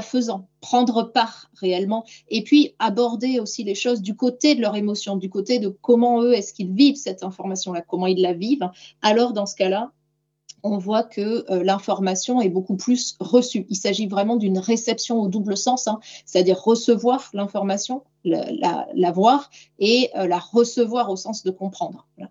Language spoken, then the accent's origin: French; Nouvelle-Aquitaine, France; chez moi, je suis de Gironde. Chez moi, on a eu des gros soucis de forêts.